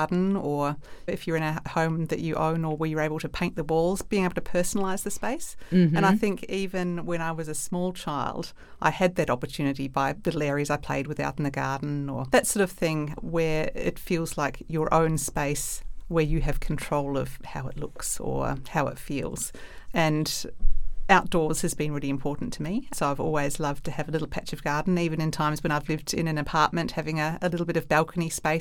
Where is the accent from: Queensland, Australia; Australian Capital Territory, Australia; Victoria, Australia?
Australian Capital Territory, Australia; Canberra; moved away as an adult; now in New Zealand; Yeah. So I grew up in Canberra in Australia, having moved there with my mum. And then 5 years ago, moved back to Aotearoa with my partner and children.